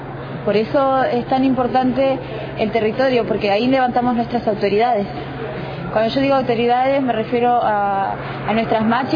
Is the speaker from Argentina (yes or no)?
yes; El Maitén, Chubut, Argentina; yo vengo de Chubut, allá al noroeste de Chubut, se llama un pueblito, el Maitén, un pueblito muy chiquitito. Yo vengo de una comunidad mapuche autónoma, vivimos al pie del Cerro León, más llamado Cerro Azul.